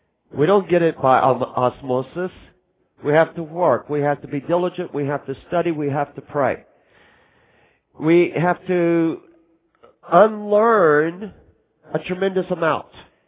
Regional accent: Texas, United States; I'm from Texas, we can get away with it

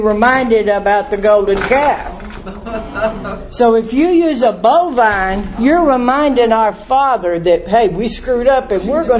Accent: Texas, United States; You know, besides, I'm from Texas. Bigger, better, you know.

